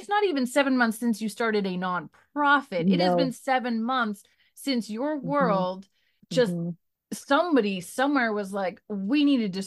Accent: Canada; I'm Canadian. I'm like, okay, no problem.

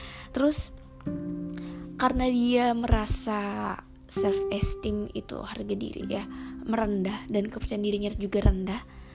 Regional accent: South Kalimantan, Indonesia; orang Banjar tuh ya, Kalimantan Selatan tempat asal aku

